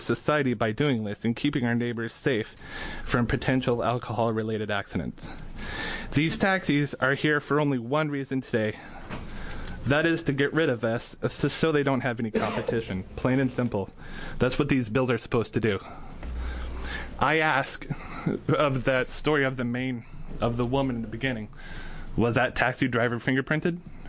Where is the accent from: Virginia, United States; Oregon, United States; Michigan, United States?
Oregon, United States; Portland; I'm born and raised in Portland, honestly. Doing this has given me the opportunity to be a tour guide and a representative of this state to tourists.